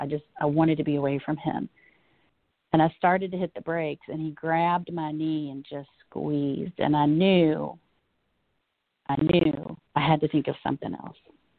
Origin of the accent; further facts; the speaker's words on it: United States; keep in mind, this is my hometown. I grew up here. I drove right by the street that my parents lived on at the time, where I grew up.